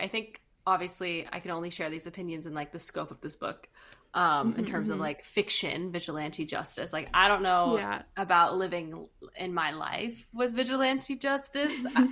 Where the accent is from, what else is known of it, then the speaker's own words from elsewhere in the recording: United States; it is cozy with a Z because we're American, for the record.